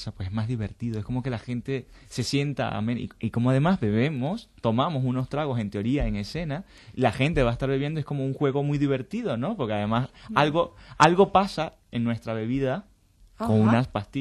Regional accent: Venezuela; now in Spain; porque yo soy venezolano

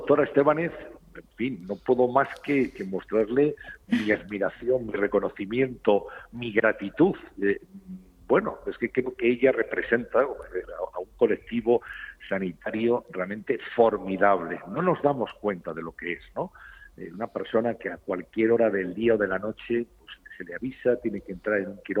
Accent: Spain; como ciudadanos españoles

